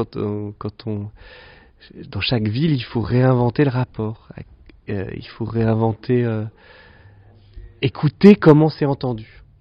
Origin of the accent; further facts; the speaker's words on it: Switzerland; Ma mère est normande et mon père est suisse. Donc, j'ai grandi en Suisse, mais j'ai toujours été... j'ai passé mon bac en France, à Grenoble, par exemple. Enfin, j'ai toujours un peu voyagé.